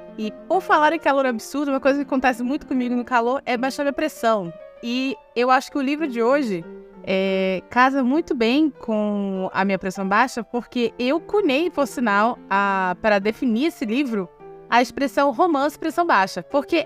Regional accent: Belém, Pará, Brazil; eu sou de Belém do Pará

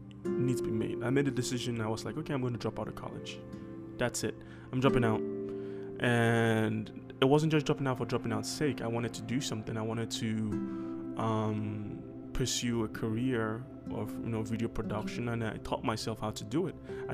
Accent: Nigeria; now in United States; for me personally, I came from Nigeria

